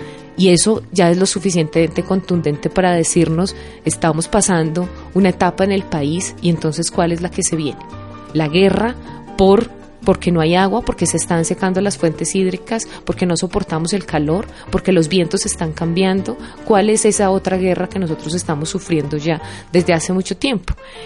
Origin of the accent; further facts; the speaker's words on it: Antioquia, Colombia; recuperando lo que realmente es un antioqueño sencillo, con su cotidianidad